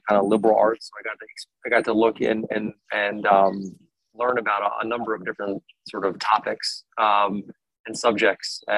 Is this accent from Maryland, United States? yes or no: yes; Maryland, United States; now in Annapolis, United States; Yes, I'm originally from Maryland, born and raised actually. Grew up in Harford County, was actually working in Baltimore for quite a while, and now I find myself in Annapolis, Maryland.